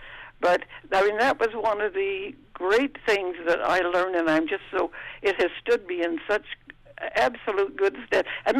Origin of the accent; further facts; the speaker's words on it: Iowa, United States; I am ever so grateful that I grew up in Iowa on that Iowa farm during the Depression years.